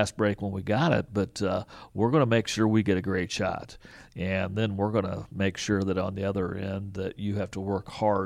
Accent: Charleston, Illinois, United States; now in Warrensburg, United States; I grew up in Charleston, Illinois, where Eastern Illinois University is at, and it's such a similar size town and school as Warrensburg. And so I loved growing up in a college town, and I love living in a college town.

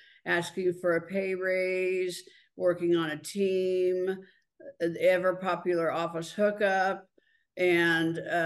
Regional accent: Indianapolis, Indiana, United States; I'm from Indianapolis and I've lived here most of my life. I've worked here most of my life.

